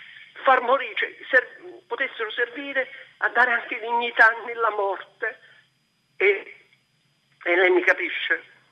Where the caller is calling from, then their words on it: Naples, Campania, Italy; siamo da Napoli.